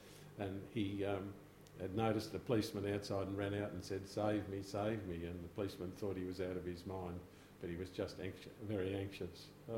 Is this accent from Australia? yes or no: yes; Canberra, Australian Capital Territory, Australia; that was the family business that I was raised in Canberra over a period of time. Things were pretty tough and tight during that time. I was born in 1942, around about the beginning of the Second World War.